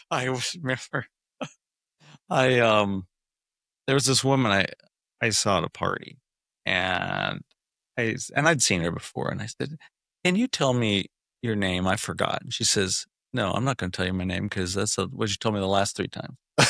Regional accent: Omaha, Nebraska, United States; I'm from Omaha.

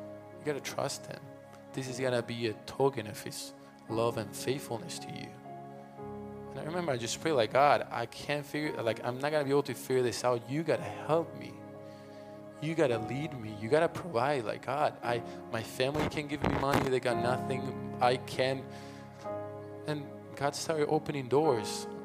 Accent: Argentina; English is a second language; now in United States; I'm from Argentina, if you couldn't tell.

